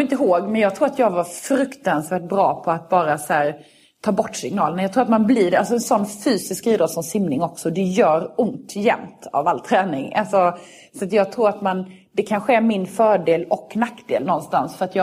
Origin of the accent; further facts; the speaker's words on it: Karlshamn, Blekinge, Sweden; hemma i Karlshamn eller om det var ett